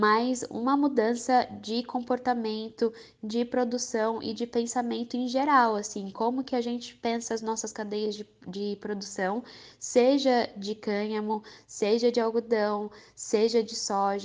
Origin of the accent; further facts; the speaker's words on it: São Paulo, Brazil; eu sou de São Paulo, mas eu moro hoje em Santa Catarina.